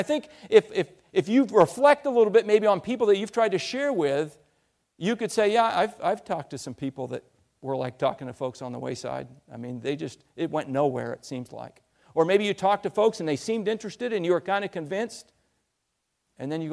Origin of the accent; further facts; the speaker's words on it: Maine, United States; we did have a garden where I grew up in Maine. It's not quite as far north as Newfoundland.